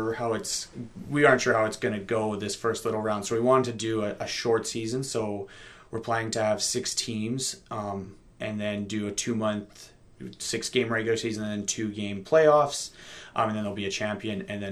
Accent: Peace River, Alberta, Canada; also born or lived in Edmonton, Canada; I'm originally from Peace River. I lived in Edmonton for 15 years, and I moved back.

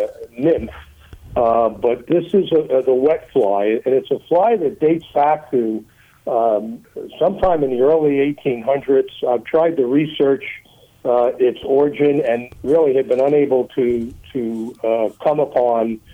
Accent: New Jersey, United States; also born or lived in Bronx; I was born in the Bronx, but grew up in suburban New Jersey

